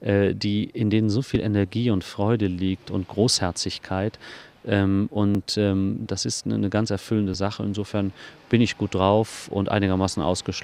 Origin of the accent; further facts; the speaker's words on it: Cologne, North Rhine-Westphalia, Germany; Das sind wir Kölner sowieso